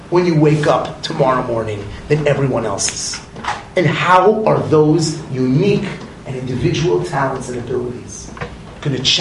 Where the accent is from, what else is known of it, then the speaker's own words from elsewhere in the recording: Los Angeles, California, United States; now in New Jersey, United States; Also, I grew up in Los Angeles, and I live in New Jersey.